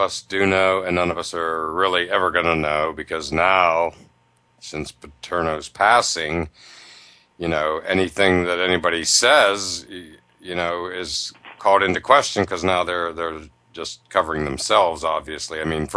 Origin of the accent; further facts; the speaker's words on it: Pennsylvania, United States; I grew up in Happy Valley, basically half an hour away.